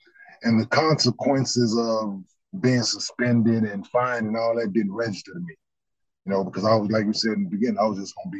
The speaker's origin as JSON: {"language": "English", "town": "Dallas", "region": "Texas", "country": "United States", "tie": "born or raised there", "also_born_or_lived": "Michigan", "said": "And then growing up in Dallas and playing at the rec center and all that, growing up in the environment I grew up in, it fit that style of play."}